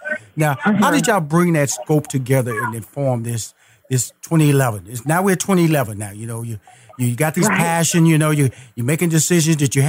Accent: Houston, Texas, United States; Well, see, I'm a Texas boy. I'm from Houston, Texas.

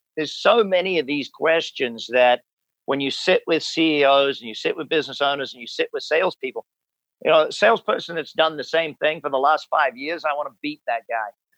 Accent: Australia; And I said, well, I'm from Australia. I talk to everybody

